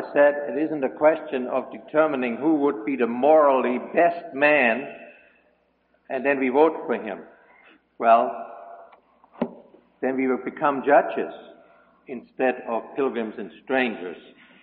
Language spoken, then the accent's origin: English; Germany; moved away; When I came to this country from Germany, I had no right to vote.